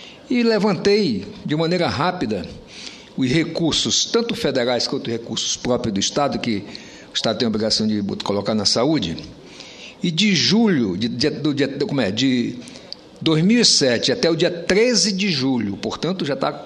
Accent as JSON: {"language": "Portuguese", "region": "Roraima", "country": "Brazil", "said": "Mas no meu estado, lamentavelmente, eu lamento mesmo até como roraimense e como médico dizer isso, está um caos total."}